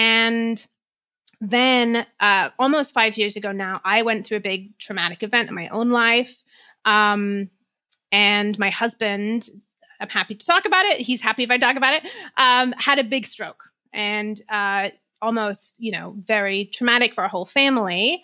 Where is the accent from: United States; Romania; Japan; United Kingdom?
United Kingdom; England; I grew up in England.